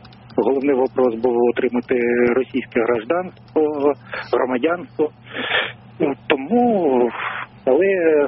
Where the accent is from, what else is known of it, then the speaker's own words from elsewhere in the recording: Donbas, Ukraine; now in Moscow, Russia; З Донбасу.